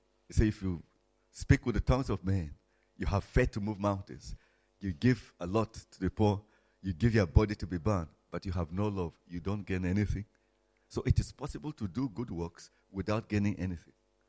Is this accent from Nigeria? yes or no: yes; Nigeria; I come from Nigeria. My tribe is a small one. You know, very small tribe, just covering a few villages in the middle part of Nigeria.